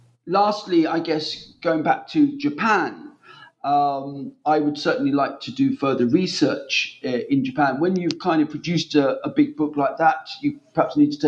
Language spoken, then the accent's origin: English; Norwich, East of England, United Kingdom; I've just written another book on an Anglo-Dutch poet who lived in my hometown of Norwich in the 17th century.